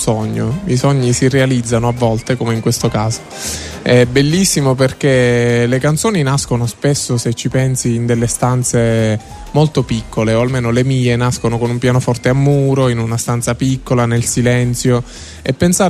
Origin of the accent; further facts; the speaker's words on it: Sicily, Italy; Io sono profondamente siciliano, amo la mia terra